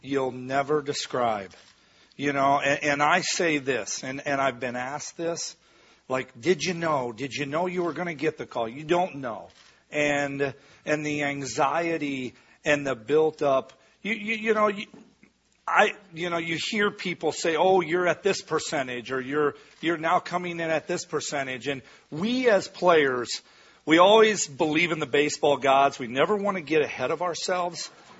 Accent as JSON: {"language": "English", "region": "Midwest", "country": "United States", "tie": "born or raised there", "said": "I think growing up in the Midwest and the values"}